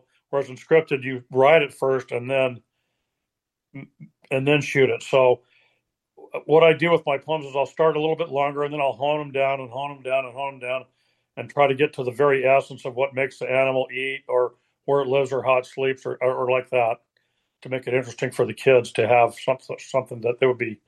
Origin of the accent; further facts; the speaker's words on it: Colorado, United States; I grew up in Colorado, and a lot of the lifestyle there is like outdoors on weekends.